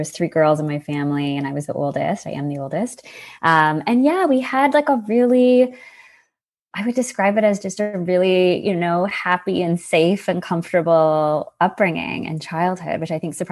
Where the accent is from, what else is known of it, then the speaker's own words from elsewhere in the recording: Newmarket, Ontario, Canada; I grew up in Newmarket, Ontario, so north of Toronto, and just really had what I would consider to be like a fairly normal, typical sort of middle class, suburban childhood